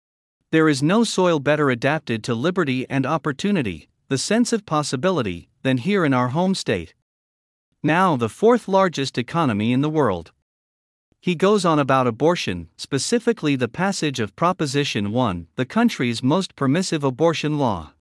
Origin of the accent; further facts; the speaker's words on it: Michigan, United States; the working-class folks I grew up with in Michigan